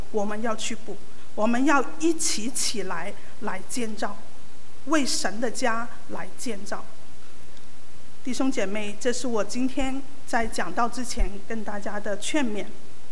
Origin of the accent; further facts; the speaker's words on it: Macau; 作为澳门人啊，我们澳门是欢迎回归的